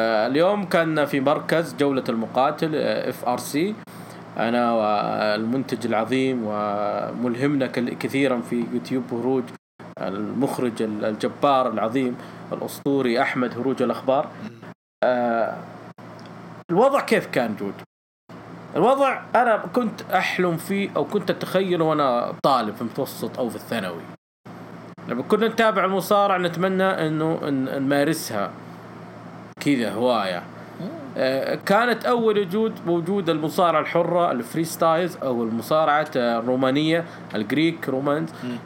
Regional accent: Unaizah, Al-Qassim, Saudi Arabia; وفي مدينة عنيزة مدينتي الغالية باريس نجد الفاحاء

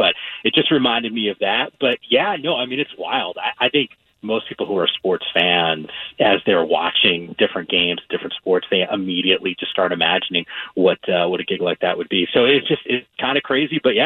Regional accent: Northeast, United States; So I grew up in the Northeast, and I was a Knicks fan.

